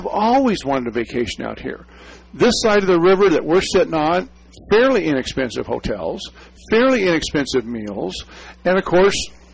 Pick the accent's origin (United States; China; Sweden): United States; Lakewood, California; I'm from California, from Lakewood, and I remember hearing people saying, we're going to the river.